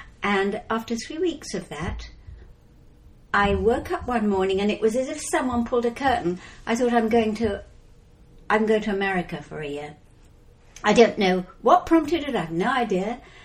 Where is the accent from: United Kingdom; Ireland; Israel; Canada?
United Kingdom; England; moved away as an adult; now in United States; Originally, I came from England 13 years ago.